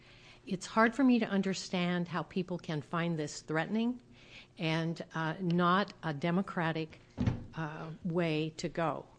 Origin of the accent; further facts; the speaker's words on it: Portland, Oregon, United States; Good afternoon. … from Portland, Oregon.